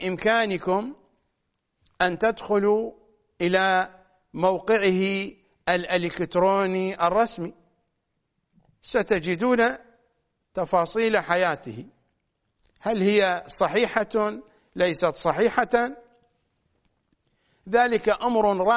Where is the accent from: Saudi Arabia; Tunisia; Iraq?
Iraq; Najaf, Najaf Governorate; المحققون كثيرون عندنا في النجف